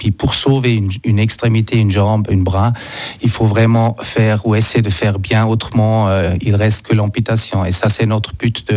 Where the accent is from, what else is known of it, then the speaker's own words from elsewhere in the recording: Ethiopia; de fournir une prothèse qui coûte, chez nous en Éthiopie, 150 francs.